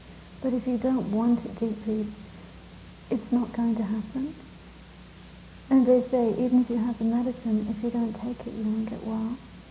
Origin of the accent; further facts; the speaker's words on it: England, United Kingdom; born there; I was born in England